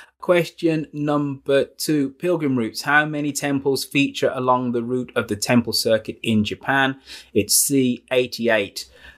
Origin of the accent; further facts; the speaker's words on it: Birmingham, West Midlands, United Kingdom; lovely to see you over there in Smethwick, next to my hometown in Birmingham.